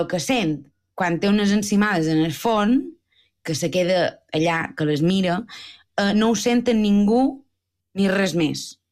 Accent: Balearic Islands, Spain; jo som mallorquina, saps?

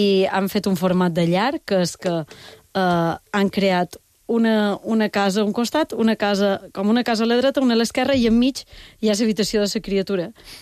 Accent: Balearic Islands, Spain; som mallorquina

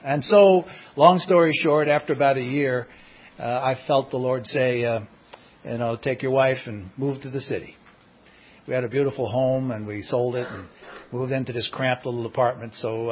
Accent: New York City, New York, United States; and I come from New York City.

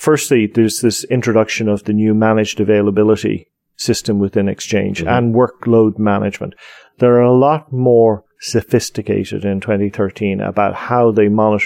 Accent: Ireland; Being Irish, I can argue against myself all day long.

